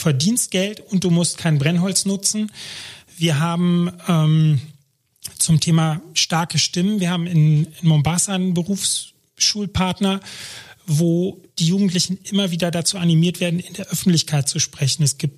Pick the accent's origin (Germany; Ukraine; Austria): Germany; Mensch, ich bin Deutscher in Deutschland.